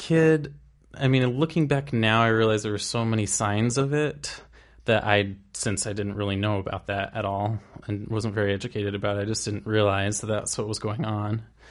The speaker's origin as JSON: {"language": "English", "town": "La Verkin", "region": "Utah", "country": "United States", "also_born_or_lived": "St. George", "lives_now": "Salt Lake City, United States", "said": "So I'm originally from Laverkan, Utah, was born in St. George, and currently live in Salt Lake."}